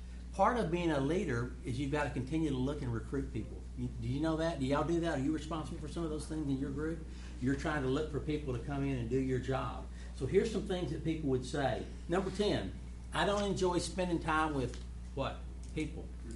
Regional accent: Monroe, Louisiana, United States; So I'm actually from Monroe, Louisiana. I don't know if y'all watch Duck Dynasty. Yeah, we all look like that, you know. But anyway, I live across the river from Duck Dynasty. They live in West Monroe. I live in Monroe.

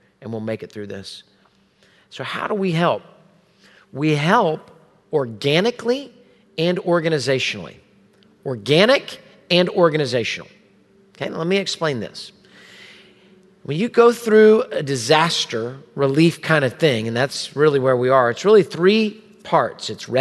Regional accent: Houston, Texas, United States; It's been a tough week as a Houstonian, as a Texan.

